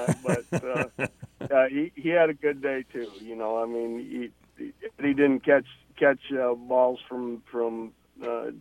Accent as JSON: {"language": "English", "region": "Iowa", "country": "United States", "tie": "born or raised there", "said": "growing up in Northern Iowa, I was aware of the rivalry back in the 70s when I was a kid."}